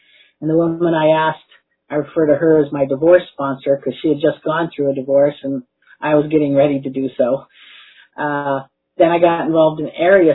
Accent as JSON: {"language": "English", "town": "Tucson", "region": "Arizona", "country": "United States", "said": "I'm from Tucson."}